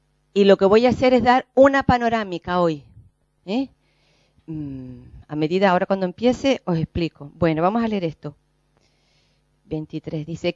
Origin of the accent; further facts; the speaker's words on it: Canary Islands, Spain; en toda España, que yo soy de Canarias, he estado en Palencia